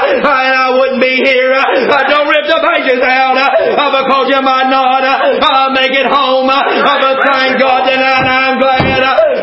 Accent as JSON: {"language": "English", "region": "Ohio", "country": "United States", "said": "I want you to know tonight that I come from Ohio. I come here 10 hours to declare unto you"}